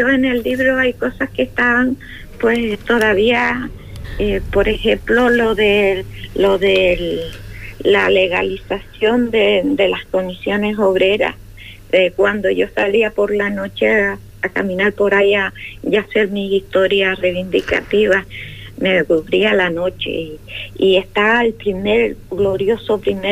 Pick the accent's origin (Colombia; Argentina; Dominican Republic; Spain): Spain; Fuerteventura, Canary Islands; y hablo de muchas historias de Fuerteventura. Y por encima de todo, de mi gran amor a mi tierra. Fuerteventura.